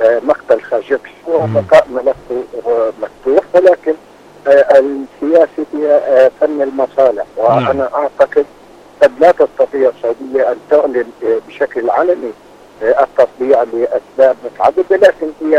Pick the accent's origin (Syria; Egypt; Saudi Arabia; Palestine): Palestine; نحن كفلسطينيين